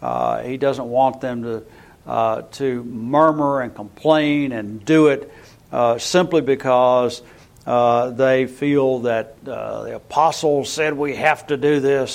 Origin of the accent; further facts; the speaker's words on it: Bristol, United States; It's going to go right through my hometown as it curves back north again. So I've never lived there for a long time, never had a hurricane come through Bristol.